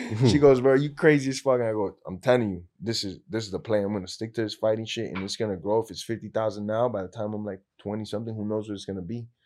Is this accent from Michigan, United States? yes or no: no; Miami, Florida, United States; first language Spanish; English is a second language; also born or lived in Peru; I barely spoke English because I grew up in the Latin community here in Miami until I was like four. So like my English was very limited. So now I go to Peru, no English whatsoever.